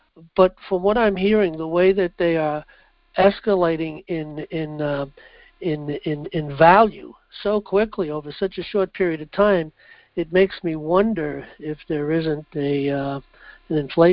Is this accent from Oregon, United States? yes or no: no; New York City, New York, United States; I'll tell you what, you know, I come from New York City